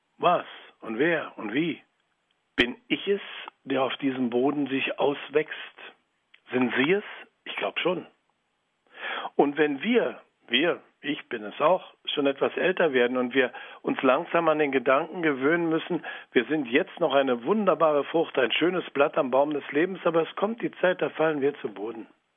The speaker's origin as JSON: {"language": "German", "region": "Berlin", "country": "Germany", "tie": "born or raised there", "said": "Ich bin in Berlin aufgewachsen"}